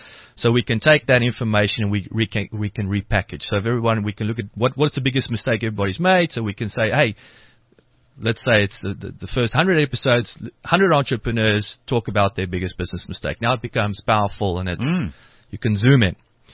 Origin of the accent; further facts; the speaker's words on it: Welkom, Free State, South Africa; I grew up in Welkom, learned to fight there